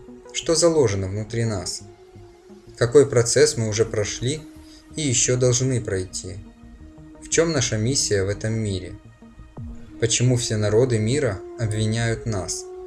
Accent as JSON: {"language": "Russian", "country": "Russia", "tie": "born or raised there", "said": "Я сам вырос в России"}